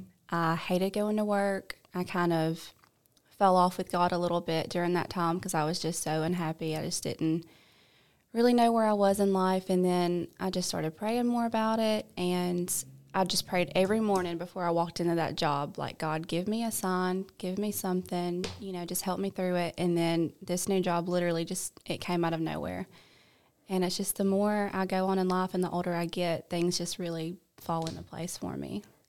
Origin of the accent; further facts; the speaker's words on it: Sylacauga, Alabama, United States; Well, I grew up here in Sylacauga, Alabama. I have an older sister.